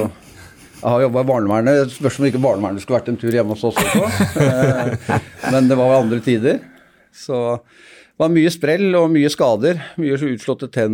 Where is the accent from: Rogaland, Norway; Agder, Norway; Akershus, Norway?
Akershus, Norway; Vestby; Vi var født og oppvokst ute i Vestby, rett utenfor Oslo.